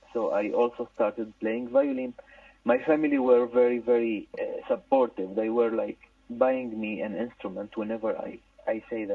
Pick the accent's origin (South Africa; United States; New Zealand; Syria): Syria; Actually, I'm originally from Syria, from the south of Syria